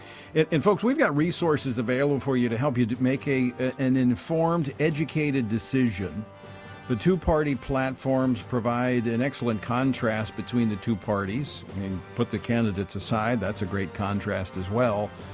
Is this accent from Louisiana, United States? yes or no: yes; Louisiana, United States; the Attorney General from my home state of Louisiana